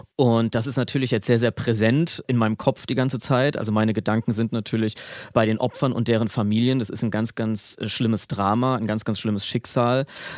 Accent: Aschaffenburg, Bavaria, Germany; etwas in meiner Heimatstadt Aschaffenburg passiert ist

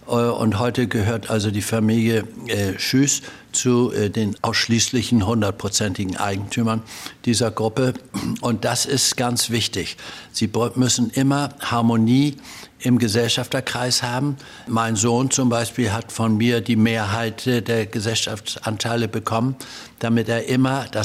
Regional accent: Germany; Ich bin ja an der Elbe groß geworden

